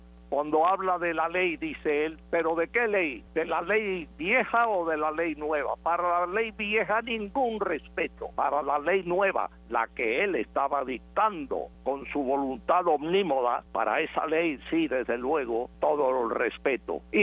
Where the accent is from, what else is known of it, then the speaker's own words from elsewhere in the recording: Havana, Cuba; born there; Bueno, yo nací en La Habana, 1936.